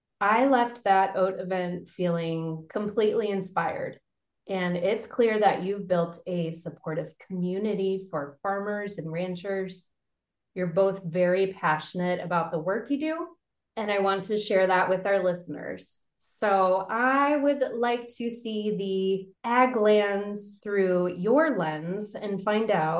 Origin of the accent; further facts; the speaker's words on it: Illinois, United States; moved away; I'm from Illinois. And so when I moved out here and I saw the blueberries, the hazelnuts, the crimson clover, I was blown away and never looked back.